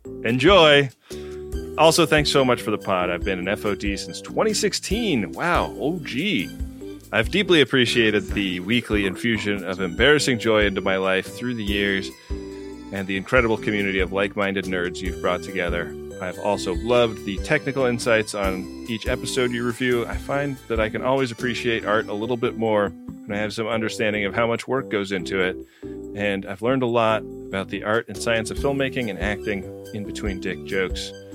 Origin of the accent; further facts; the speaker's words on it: California, United States; You're probably wondering how I ended up with this accent when I come from the Bay Area.